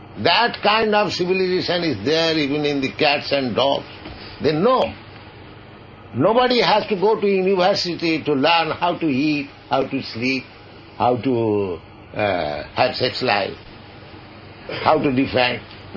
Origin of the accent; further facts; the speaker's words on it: India; English is a second language; I came from India.